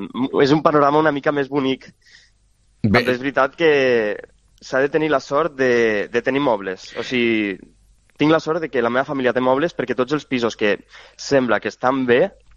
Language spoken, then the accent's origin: Catalan; Mollerussa, Catalonia, Spain; Jo sóc de Mollerussa.